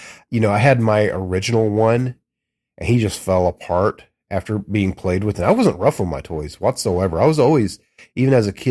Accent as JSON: {"language": "English", "region": "Georgia", "country": "United States", "said": "like I said, I'm from Georgia, so I sound like I'm from the South. I'm often told that I don't have much of a Southern accent"}